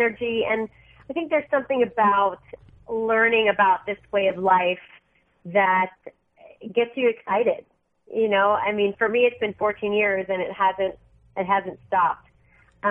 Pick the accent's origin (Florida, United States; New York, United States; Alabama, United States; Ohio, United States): Florida, United States; Miami; also born or lived in Colombia; I love the stuff that I grew up with. I grew up in Miami, and I was born in Colombia, so I love food.